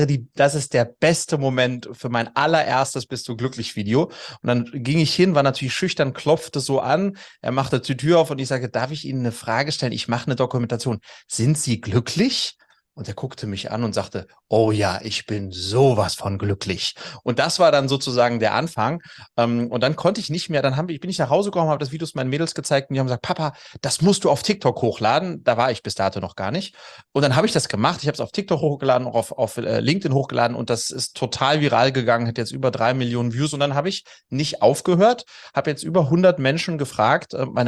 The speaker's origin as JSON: {"language": "German", "town": "Wiesbaden", "region": "Hesse", "country": "Germany", "tie": "born there", "said": "ich bin in Wiesbaden geboren"}